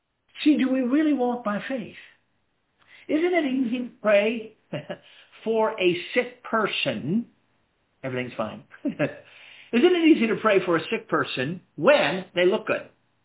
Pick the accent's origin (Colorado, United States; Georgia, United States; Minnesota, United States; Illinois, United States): Colorado, United States; Durango; born there; I was born in Durango, Colorado. It's the western slope of the Rocky Mountains, it's southwest Colorado.